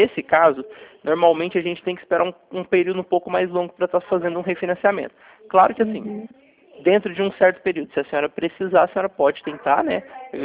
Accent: Goiânia, Goiás, Brazil; eu sou daqui de Goiânia, meu escritório fica aqui

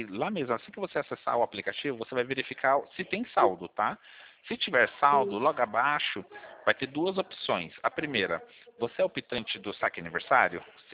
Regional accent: Sorocaba, São Paulo, Brazil; Eu sou de Sorocaba.

